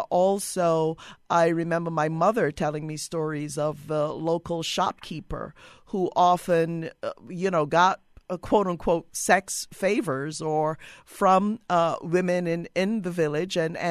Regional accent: Barbados; I am from the Caribbean region, from Barbados in particular.

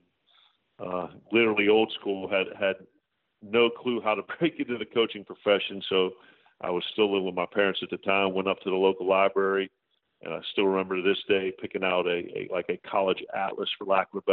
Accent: Pittsburgh, Pennsylvania, United States; Yeah, I grew up in Pittsburgh, youngest of three. Dad worked in the mill, worked two or three jobs. You know, my mom stayed at home for the most part. We were all first-generation college

